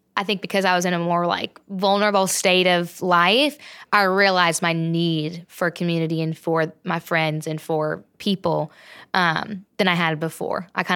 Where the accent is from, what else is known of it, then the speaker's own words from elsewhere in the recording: Georgia, United States; I knew from either my time in college or my time growing up in Georgia.